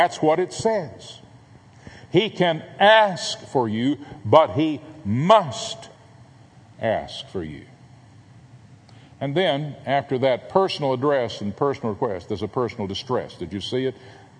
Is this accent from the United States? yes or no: yes; Fort Worth, Texas, United States; Over in Fort Worth, my hometown, Cowtown, Boots and Bach